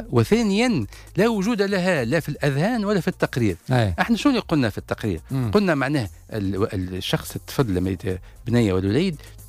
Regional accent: Tunisia; انا تونسي

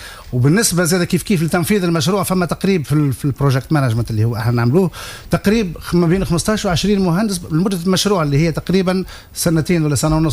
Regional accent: Tunisia; يعني هو تقريبا مشكلة هذه عندنا في تونس كبيرة برشا

